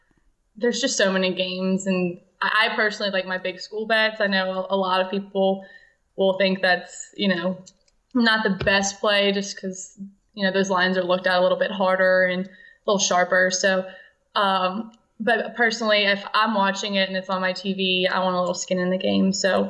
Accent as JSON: {"language": "English", "region": "Louisiana", "country": "United States", "said": "Well, I'm from Louisiana. I got into it just because I really love sports"}